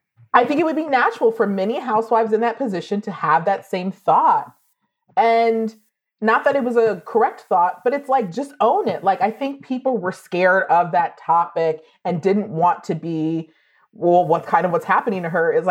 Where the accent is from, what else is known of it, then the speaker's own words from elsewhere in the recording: New York, United States; I'm just like I'm a New Yorker.